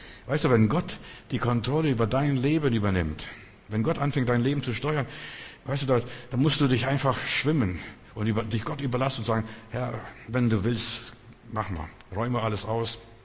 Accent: Lithuania; now in Germany; Wir sind aus Litauen ausgewandert nach Deutschland, in BRD hier, in Bundesrepublik.

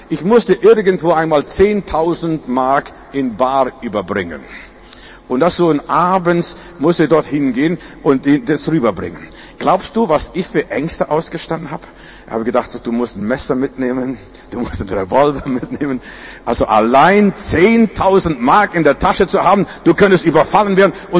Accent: Lithuania; moved away; Als wir mit unserer Familie mal in Litauen wieder dort waren, wo ich herkomme

